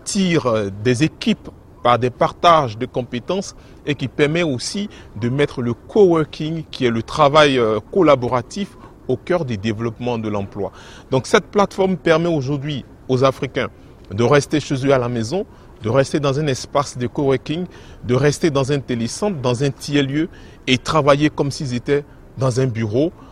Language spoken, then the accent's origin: French; Côte d’Ivoire; informaticien de formation. Je viens de la Côte d'Ivoire